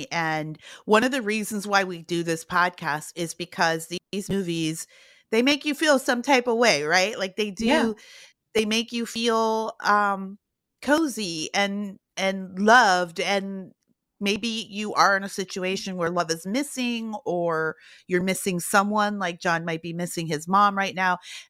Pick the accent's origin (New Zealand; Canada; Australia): Canada; now in United States; I have family in Toronto. As you know, I'm Canadian, been to Toronto many times.